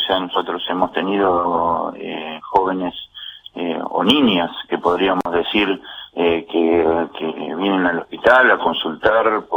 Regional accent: Moreno, Buenos Aires Province, Argentina; Yo soy vecino de Moreno, me crié en Moreno. Moreno no era así 15 o 20 años atrás.

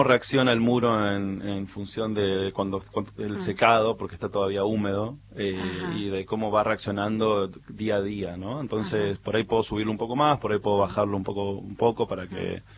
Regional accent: Chaco, Argentina; Somos todos chaqueños acá.

